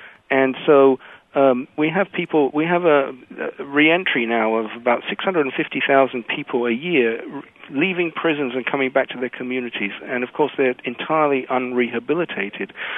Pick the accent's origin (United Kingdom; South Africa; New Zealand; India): United Kingdom; moved away as an adult; now in United States; I, as you hear from my accent, grew up in Britain like your last caller, became an American in early 1997.